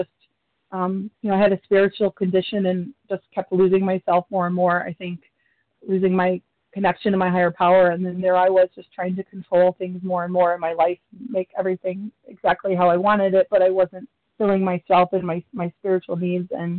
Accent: Michigan, United States; I'm from Michigan, and I'm new to Vision.

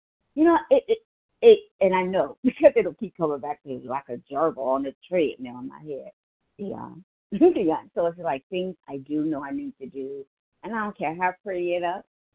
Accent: Ohio, United States; I am from Ohio.

